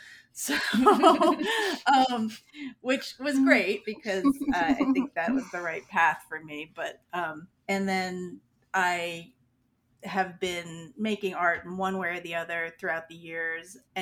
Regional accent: New York City, New York, United States; born there; also born or lived in East Coast / Bay Area; now in Tucson, United States; I was born in New York City and I lived in the East Coast for a while. I lived in the Bay Area for a while and ended up here in, I guess, the early 2000s

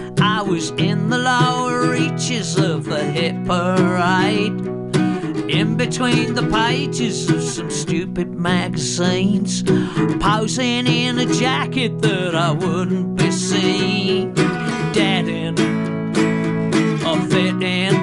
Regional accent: England, United Kingdom; being English, you just think, well, everything comes from America. And we, you know, that's what it was like growing up.

